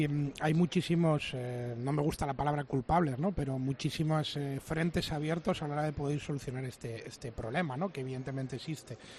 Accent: Basque Country, Spain; born there; now in Canary Islands, Spain; yo, evidentemente, pues soy vasco de corazón y de nacimiento, pero en mi cabeza y también en un trozo muy grande de mi corazón está Canarias, como no, porque llevo aquí 14 años

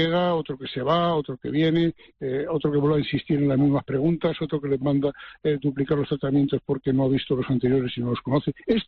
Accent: Aranjuez, Community of Madrid, Spain; No, ya estoy en mi tierra, yo vivo en Aranjuez

